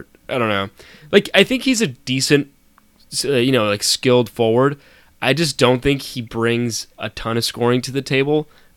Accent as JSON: {"language": "English", "country": "Canada", "said": "at least for me, as a Canadian."}